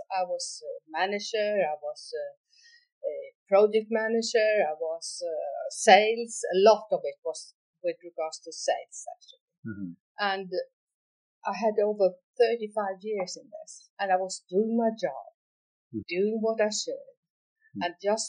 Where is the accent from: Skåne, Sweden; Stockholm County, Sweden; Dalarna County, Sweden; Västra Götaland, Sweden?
Stockholm County, Sweden; Stockholm; English is a second language; And yeah. I'm actually from Sweden, Stockholm, the capital of Sweden. So if I speak strangely, that is why.